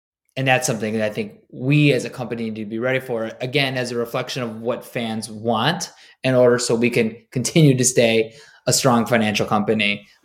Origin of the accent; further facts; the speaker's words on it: Michigan, United States; like I grew up in Michigan, for example, and I just feel like it was freezing in the winter and we played games all summer